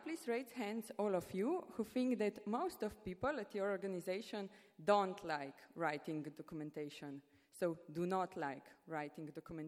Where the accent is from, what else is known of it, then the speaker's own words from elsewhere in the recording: Slovenia; from Slovenia, and I will talk about our internal documentation system.